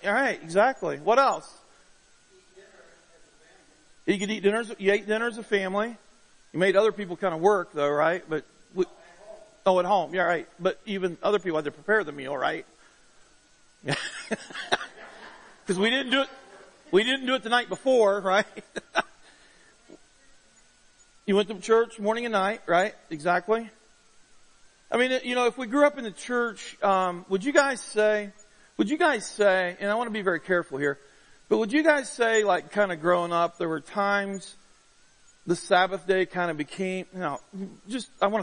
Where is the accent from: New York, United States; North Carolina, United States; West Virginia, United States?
West Virginia, United States; I grew up in West Virginia where they had the blue laws.